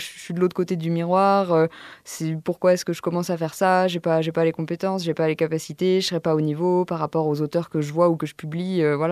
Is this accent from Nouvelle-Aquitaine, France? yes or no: no; Auvergne-Rhône-Alpes, France; now in Paris, France